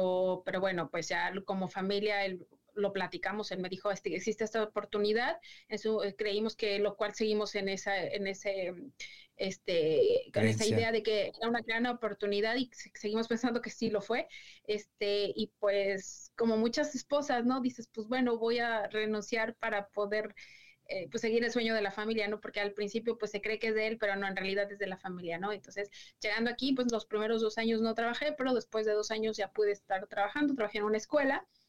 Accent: Puebla, Mexico; moved away as an adult; now in Detroit, United States; yo soy originaria de la ciudad de Puebla, México.

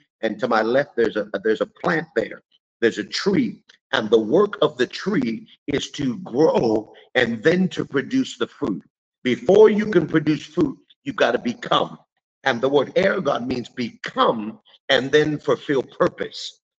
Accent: California, United States; See, I grew up in California, and I started working at 14 years old construction.

